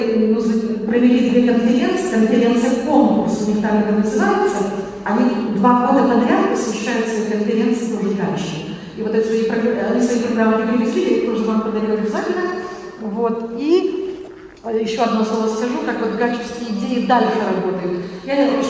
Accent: Kazakhstan; born there; Я сама родилась в Казахстане.

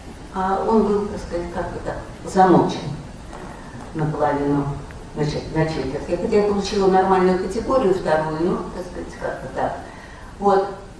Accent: Moscow, Russia; Я сама из Москвы

